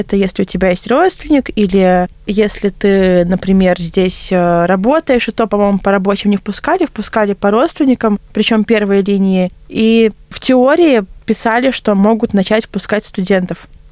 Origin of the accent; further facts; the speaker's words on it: Latvia; moved away as an adult; now in Saint Petersburg, Russia; а в Питере я живу всего лишь год. Я приехала сюда из Латвии, приехала учиться, и теперь собираюсь уже остаться здесь жить.